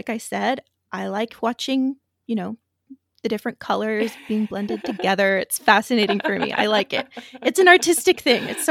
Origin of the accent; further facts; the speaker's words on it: the South, United States; I'm from the South.